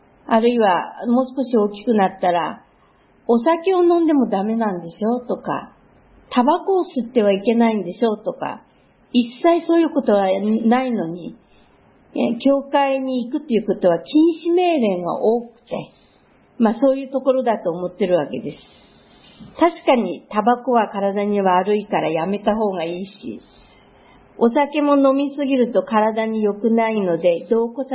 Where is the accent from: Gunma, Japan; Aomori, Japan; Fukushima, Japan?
Aomori, Japan; 私は青森ですけども、